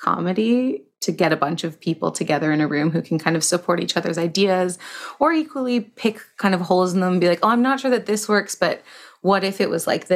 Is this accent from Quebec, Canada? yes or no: no; Toronto, Ontario, Canada; I started in Toronto, where I'm from.